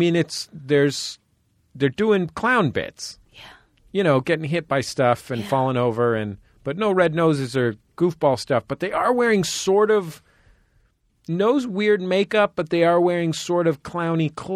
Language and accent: English; San Francisco, California, United States; San Francisco.